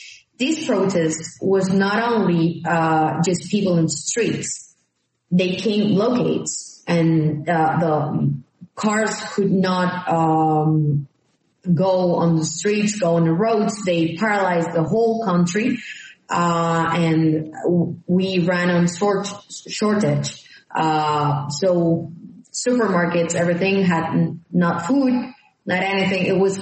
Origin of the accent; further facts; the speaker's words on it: Medellin, Antioquia, Colombia; English is a second language; But the things that in Antioquia, that is the second region of Colombia. I'm from Medellin, and this is the second city of Colombia.